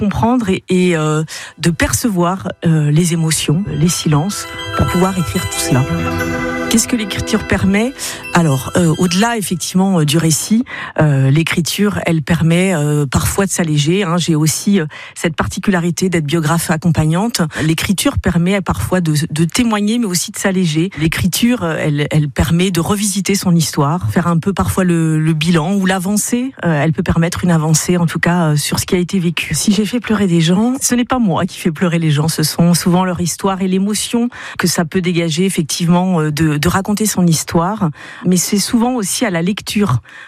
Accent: Parigné-l'Évêque, Pays de la Loire, France; also born or lived in Le Mans; j'ai 50 ans, je suis née au Mans et j'ai grandi à Parigny-l'Évêque.

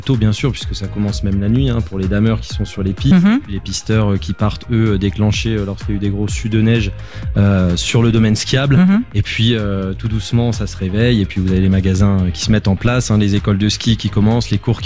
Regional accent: Normandy, France; born there; moved away as an adult; now in La Rosière, France; Exactement, ouais, je suis né en Normandie et puis je suis venu là quand j'avais 20 ans et je suis jamais reparti.

